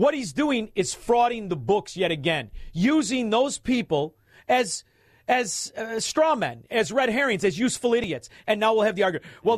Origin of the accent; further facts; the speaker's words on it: Melrose Park, Illinois, United States; I'm a meathead from Melrose Park.